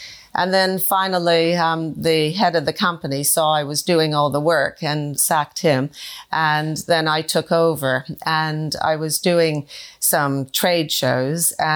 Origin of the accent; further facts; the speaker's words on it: Toronto, Ontario, Canada; And I was born and raised in Toronto. And my father was very much a city man. So we lived pretty much in the heart of Toronto.